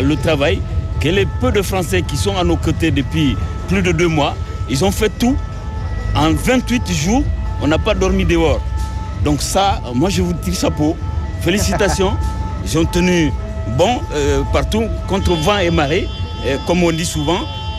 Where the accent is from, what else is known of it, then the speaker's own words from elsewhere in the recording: Mali; now in France; Moi, je suis malien, je suis en France depuis 20 ans, je ne suis pas sans-papiers.